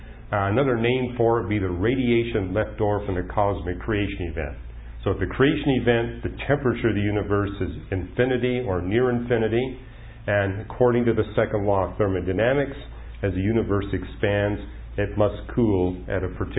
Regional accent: Canada; I mean, growing up in Canada, we had all these different names for frost.

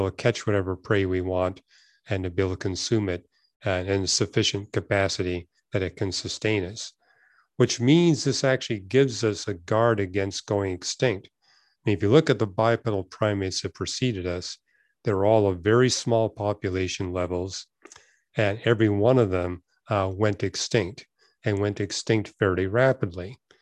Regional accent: Vancouver, British Columbia, Canada; because I was raised in Vancouver, lived quite close to Vancouver's Chinatown.

